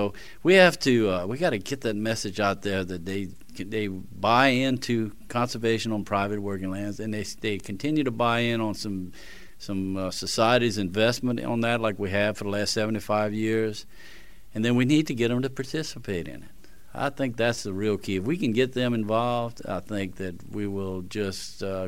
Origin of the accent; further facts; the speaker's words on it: Basile, Louisiana, United States; I'm from Bazille, Louisiana, in Cajun country.